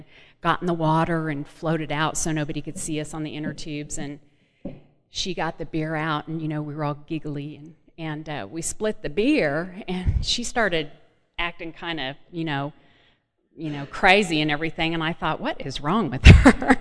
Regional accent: Oklahoma City, Oklahoma, United States; I grew up in Oklahoma and in a very kind of what I would consider average middle-class family. We lived in the suburbs in Oklahoma City.

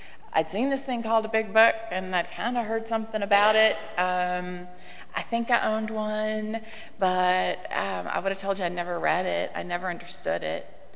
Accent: Louisville, Kentucky, United States; because I'm from Louisville, so Derby, I remember Derby festivities

